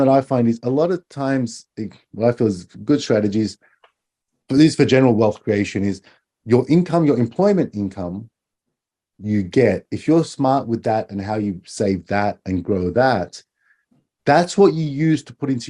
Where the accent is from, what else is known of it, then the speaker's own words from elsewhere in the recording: Australia; now in Japan; I'm Australian